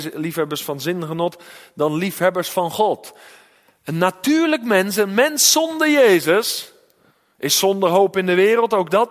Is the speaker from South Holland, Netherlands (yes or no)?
yes; South Holland, Netherlands; Ik ben in het Westland opgegroeid